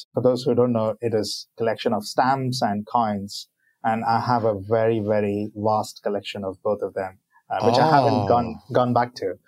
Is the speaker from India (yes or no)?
yes; India; I come from India